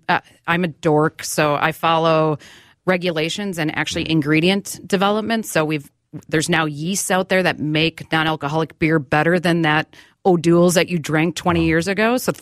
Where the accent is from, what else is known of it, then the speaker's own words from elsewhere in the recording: Milwaukee, Wisconsin, United States; I grew up in Milwaukee, but then moved up here for college. First job was in St. Paul, Minnesota.